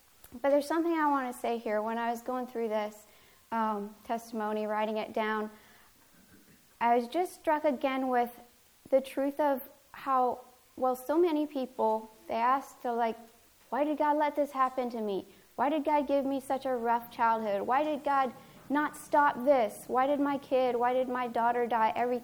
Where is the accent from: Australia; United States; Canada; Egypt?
Canada; born there; So I was born in Canada in 1980.